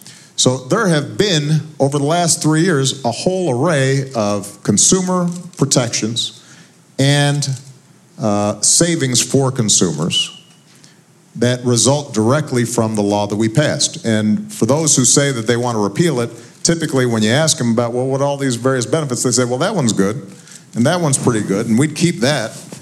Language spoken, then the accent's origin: English; Illinois, United States; In my home state, Illinois, they just announced it's about 25% lower.